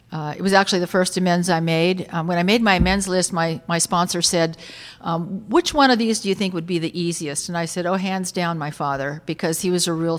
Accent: Newport Beach, California, United States; I found out the one liquor store in Newport Beach where I grew up in California

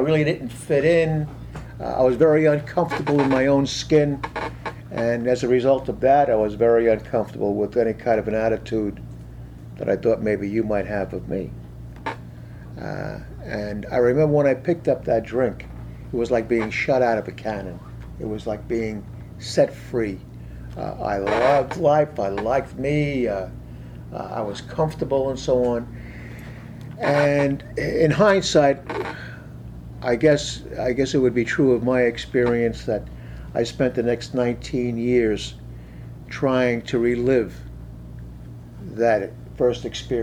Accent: Union City, New Jersey, United States; born there; I was born in Union City, New Jersey, October the 14th, 1939

